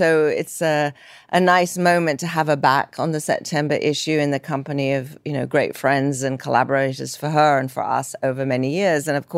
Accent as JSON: {"language": "English", "region": "London", "country": "United Kingdom", "tie": "born or raised there", "said": "I grew up in London"}